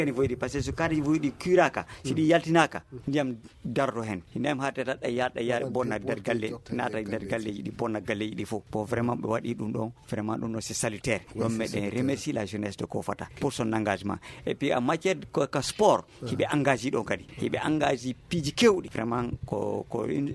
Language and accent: French; Kokofata, Kayes, Mali; Je suis natif de Kokofata.